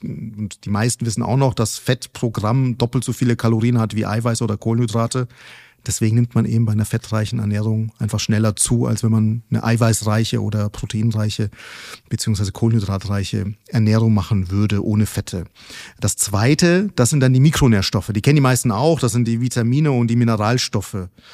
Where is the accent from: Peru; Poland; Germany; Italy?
Germany; Nuremberg, Bavaria; war ich in Nürnberg, wie so oft, oder meine Heimatstadt.